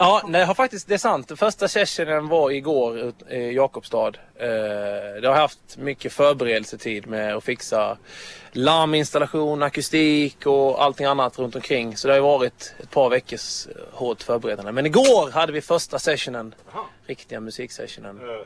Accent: Sweden; jag är en låtskrivare från Sverige som är signad på ett förlag i Karlstad som heter Firefly Entertainment. Och idag är jag här i Vasa

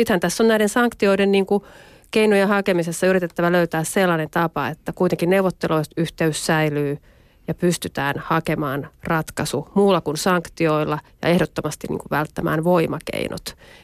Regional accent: Eastern Finland, Finland; mä tietysti olen itse Itä-Suomesta ja tiedän, miten paljon meillä on yritystoimintaa, matkailua, investointia rakennettu Venäjän kaupan

